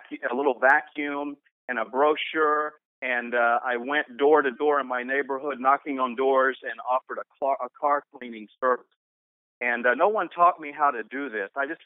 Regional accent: Alabama, United States; I would say I grew up in Alabama, and from a very early age, from 10 years old, I knew I wanted to be a writer.

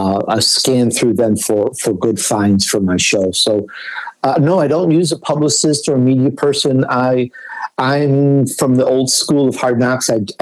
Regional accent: Chicago, Illinois, United States; accent: Chicago; first language English; I'm sure my Chicago comes out in my speech. You can tell I'm from the Great Lakes region. I'm basically Italian, but English, because of my age, English became my first language.

